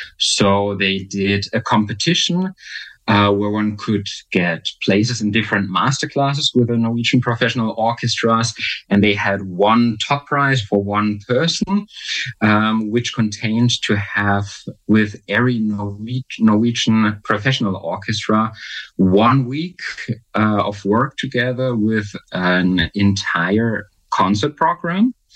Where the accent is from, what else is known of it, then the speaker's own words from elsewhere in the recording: Baden-Württemberg, Germany; English is a second language; I grew up on the countryside in the southwest of Germany, close to Baden-Baden.